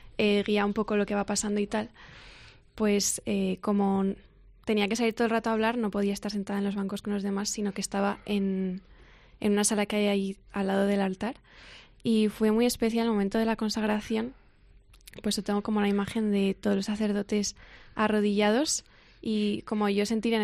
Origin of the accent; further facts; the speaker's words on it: Tudela, Navarre, Spain; Yo, que soy de Tudela, que no estamos tan mal como en otros pueblos, ¿no? Que tienen que repartirse el sacerdote entre varios